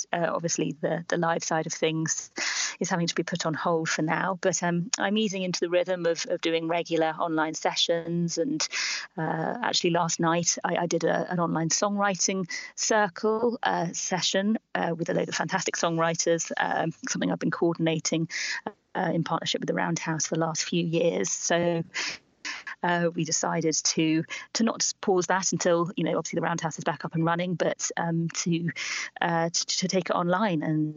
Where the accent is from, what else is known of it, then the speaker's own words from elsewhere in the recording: Esher, South East England, United Kingdom; also born or lived in Oxshott / Cobham; I grew up in the area where I grew up in Esher and also Oxshott Cobham in my youth. Yeah, went to a school in Guildford. So, yes, Surrey is my home.